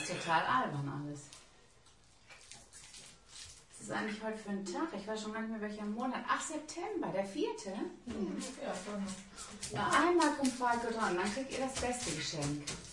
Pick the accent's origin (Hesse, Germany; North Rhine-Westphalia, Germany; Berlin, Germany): North Rhine-Westphalia, Germany; Und ich komme ja da aus der Nähe von Köln.